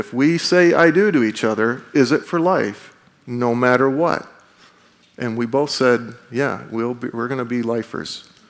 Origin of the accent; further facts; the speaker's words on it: Canada; And being Canadian, I had a question.